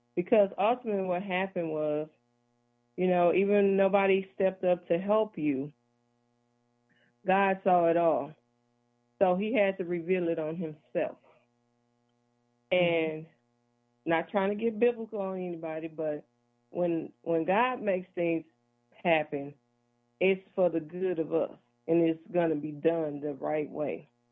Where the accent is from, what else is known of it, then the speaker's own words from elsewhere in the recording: the South, United States; I have a friend that I grew up with in the South.